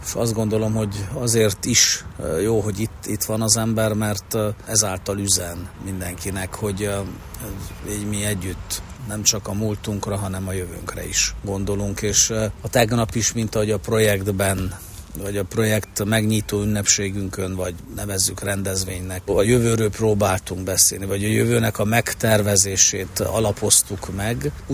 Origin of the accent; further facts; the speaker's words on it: Székely Land, Romania; nekem is, mint székelyföldi magyar embernek, székelynek